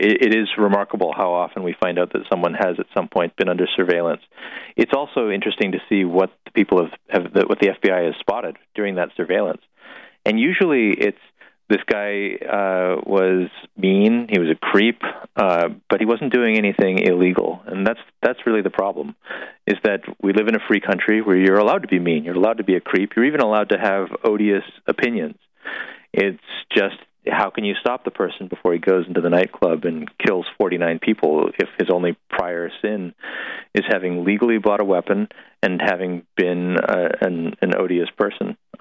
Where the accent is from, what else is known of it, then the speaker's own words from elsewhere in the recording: Dallas, Texas, United States; And since the correspondent there is from Dallas, Texas, my hometown